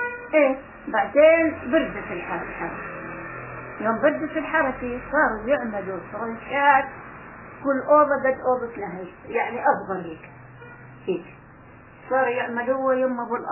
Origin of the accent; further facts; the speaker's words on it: Palestine; moved away; عقب احنا مطلعنا عاد من فلسطين